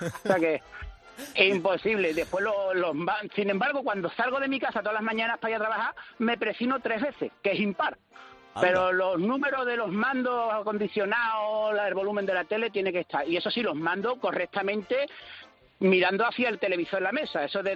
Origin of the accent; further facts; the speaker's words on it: Huelva, Andalusia, Spain; porque yo soy de Huelva.